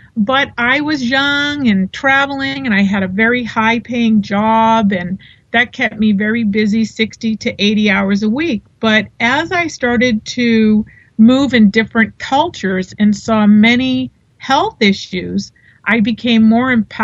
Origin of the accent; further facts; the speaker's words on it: Boston, Massachusetts, United States; I grew up in Boston. You can probably hear the accent.